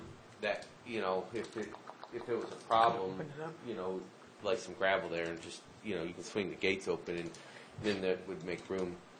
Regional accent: Ireland; I'm Irish, so I turn red.

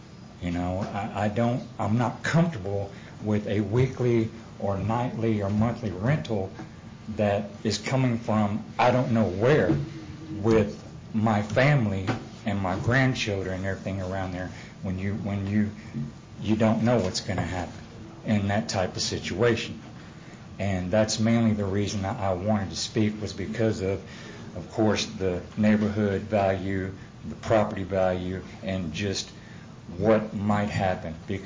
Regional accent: Dallas, Texas, United States; I was born on the Air Force Base outside of Dallas, Texas. I lost my dad to Vietnam, but that's where I grew up

